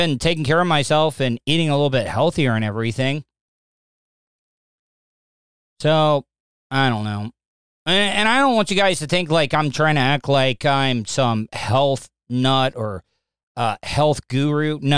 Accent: DeLeon Springs, Florida, United States; We only had one bathroom growing up in DeLeon Springs.

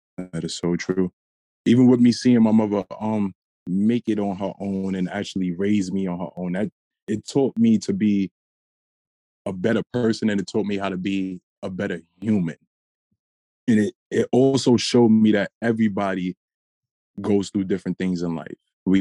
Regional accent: New York City, New York, United States; I am from the Bronx, New York. That is the west side of the Bronx, to be exact, 176 and Grand Ave.

